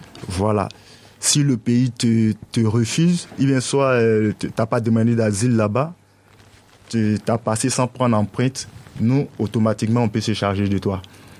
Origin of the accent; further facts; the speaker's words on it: Morocco; De Maroc, de mon bled jusqu'au Maroc, Espagne, j'ai pas croisé de collectif comme ça.